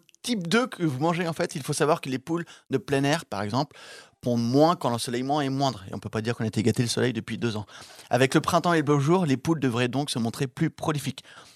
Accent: Nouvelle-Aquitaine, France; les grands bassins de production d'œufs se situent chez nous, dans le Grand Ouest

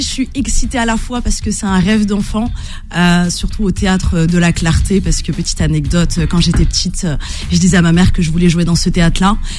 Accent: Saint-Cloud, Île-de-France, France; born there; Ouais, 35 ans, je suis née à Saint-Cloud, je vis à Boulogne-Billancourt et je suis algérienne-guadeloupéenne.

